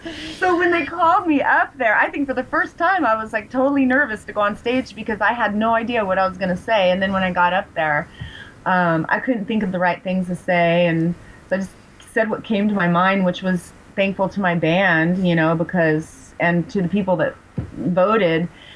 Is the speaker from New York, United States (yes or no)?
no; Las Vegas, Nevada, United States; moved away; though I am from Las Vegas and I spent a lot of time there, I've been gone for a few years.